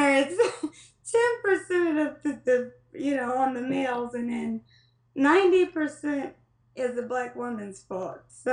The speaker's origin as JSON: {"language": "English", "town": "Cleveland", "region": "Ohio", "country": "United States", "tie": "born or raised there", "said": "Because I actually, growing up in Cleveland, our neighborhood pharmacy and our neighborhood pharmacist was African American."}